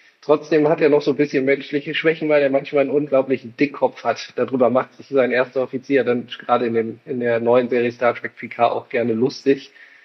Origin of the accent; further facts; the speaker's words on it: Wilhelmshaven, Lower Saxony, Germany; ich komme aus Wilhelmshaven